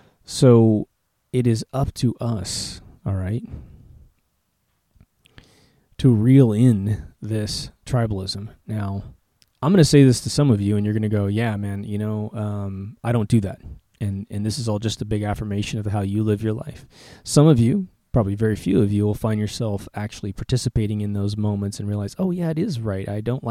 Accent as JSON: {"language": "English", "region": "Kansas", "country": "United States", "tie": "born or raised there", "said": "I'm going to go back to the Midwest, in the United States of America. I grew up in Kansas, and in Kansas, what was really interesting about my small little town was that we had all races represented"}